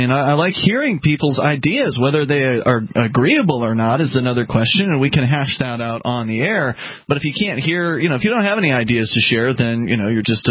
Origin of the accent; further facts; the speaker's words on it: Florida, United States; And I'm from Florida originally, and so is Mark.